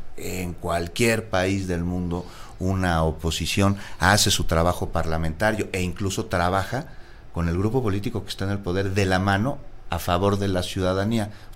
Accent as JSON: {"language": "Spanish", "country": "Mexico", "said": "pensar que finalmente todos somos mexicanos, ¿no?"}